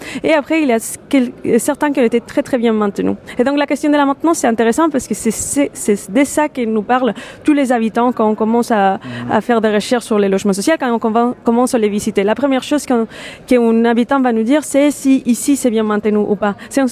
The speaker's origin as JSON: {"language": "French", "country": "Spain", "second_language": "French", "moved": "yes", "lives_now": "France", "said": "je suis espagnole et qu'en Espagne, on ne démolit pas."}